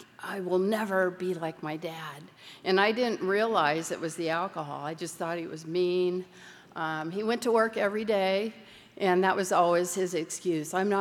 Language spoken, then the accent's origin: English; California, United States; And I grew up in Orange County in the 70s.